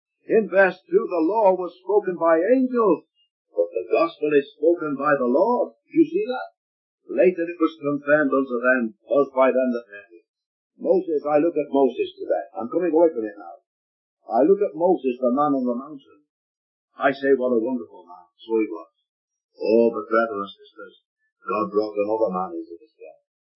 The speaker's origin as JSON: {"language": "English", "town": "Liverpool", "region": "North West England", "country": "United Kingdom", "tie": "born or raised there", "said": "I was digging a garden in Liverpool in my hometown years ago as a young married man"}